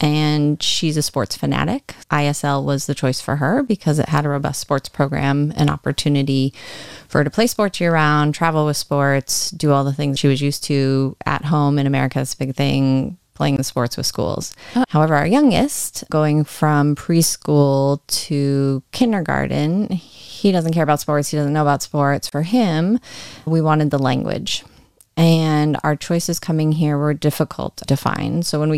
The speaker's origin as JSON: {"language": "English", "town": "Seattle", "region": "Washington", "country": "United States", "said": "There's just really nothing to complain about other than the weather, but we're from Seattle, so."}